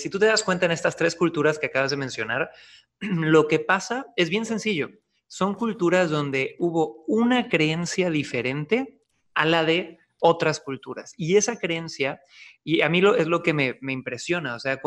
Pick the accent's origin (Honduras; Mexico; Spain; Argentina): Mexico; moved away; also born or lived in Santiago, Chile; cuando yo me fui a vivir a Santiago de Chile muchos años. Y de nuevo, no quiere decir que todos los chilenos sean así ni que todos los mexicanos sean así, pero yo en México crecí